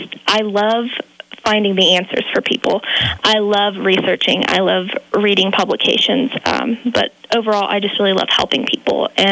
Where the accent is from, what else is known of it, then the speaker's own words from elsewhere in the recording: Frankfort, Kansas, United States; I'm originally from Frankfort. I graduated from Frankfort High in 2019.